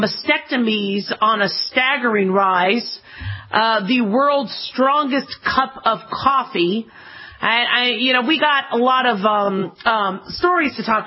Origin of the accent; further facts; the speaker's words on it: Phoenix, Arizona, United States; And now remember, I grew up in Phoenix, Arizona.